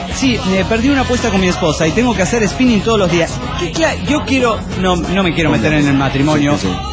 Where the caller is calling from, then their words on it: Barranqueras, Chaco, Argentina; de Barranqueras, Argentina.